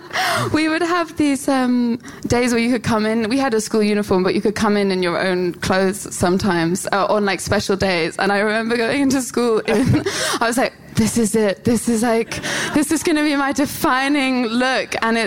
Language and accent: English; Camberwell, London, United Kingdom; I'm from South London.